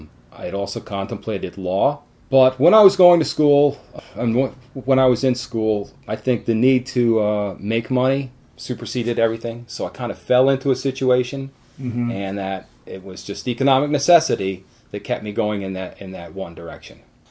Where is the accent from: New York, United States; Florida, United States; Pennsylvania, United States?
New York, United States; Catskill; Mr. Varga found out that I was from Catskill, where he had his own accounting practice.